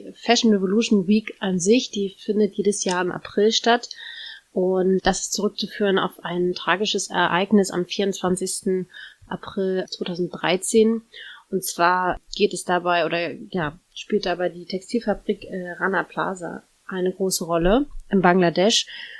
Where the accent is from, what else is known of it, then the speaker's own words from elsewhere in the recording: Hoyerswerda, Saxony, Germany; born there; moved away as an adult; now in Rostock, Germany; Ich bin nicht ursprünglich hier aus Rostock. Ich bin eigentlich aus Sachsen. Hoyerswerda, falls jemand das kennt. Da bin ich geboren und ich bin dann 2015 nach Rostock gezogen.